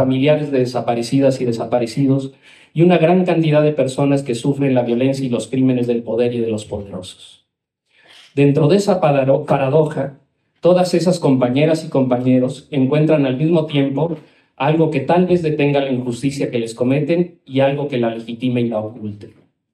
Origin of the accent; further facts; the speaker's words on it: San Miguel Tzinacapan, Puebla, Mexico; así como lo diríamos allí, de donde somos, de San Miguel Sinacapan, creemos que podemos decirlo mejor.